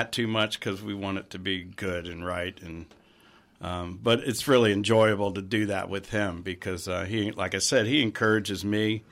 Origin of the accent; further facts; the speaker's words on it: Virginia Beach, Virginia, United States; also born or lived in Philadelphia; I'm from Virginia Beach.